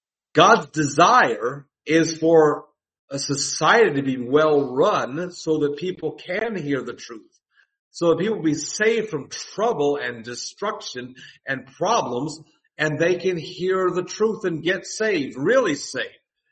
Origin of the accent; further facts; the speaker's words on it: Miami, Florida, United States; also born or lived in Fort Lauderdale, United States; Now, I'm from Florida. You know this. I grew up on the beaches in Miami and Fort Lauderdale. I was in and out of the water all the time when I was a kid.